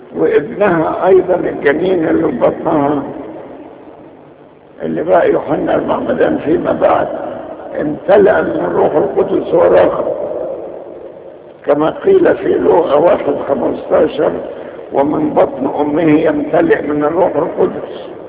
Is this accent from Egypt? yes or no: yes; Egypt; ونبتهج ايضا انها زارت بلادنا مصر